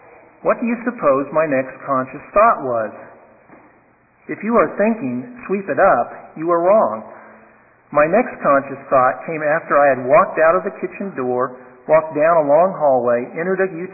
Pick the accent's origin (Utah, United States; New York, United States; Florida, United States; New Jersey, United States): New York, United States; When I was growing up in Long Island, I was given as one of my chores the daily responsibility of sweeping the kitchen floor after supper.